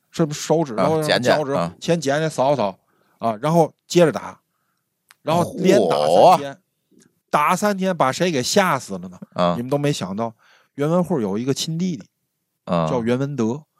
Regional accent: Tianjin, China; accent: Tianjin; 就是在我们天津话里

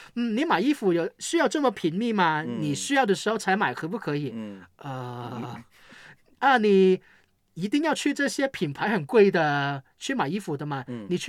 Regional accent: Hong Kong; 香港是我们长大的地方，以后也还是在这里生活吧。

